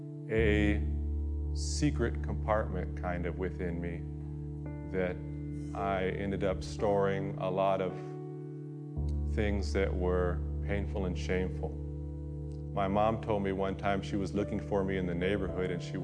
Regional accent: Corpus Christi, Texas, United States; born there; I was born in Corpus Christi, Texas in 1961. My dad was in the military.

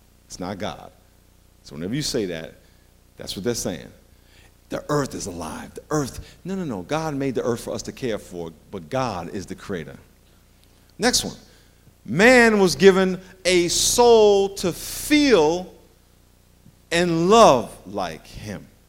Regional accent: New York, United States; I grew up in New York, and every fall, the little sparrows that I saw all summer would start to group together.

